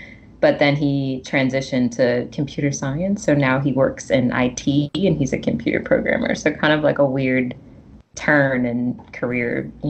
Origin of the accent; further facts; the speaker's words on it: Chesterfield, Virginia, United States; yeah, I grew up in Chesterfield, Virginia, and then ended up going to college in Northern Virginia in George Mason. So I basically stayed in Virginia until I graduated from college.